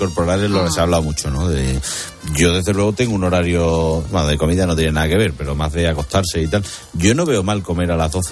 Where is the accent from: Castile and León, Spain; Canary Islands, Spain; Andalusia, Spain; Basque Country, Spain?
Andalusia, Spain; Seville; sorprenderme me sorprendo yo, que soy de Sevilla cuando veo esas cantidades.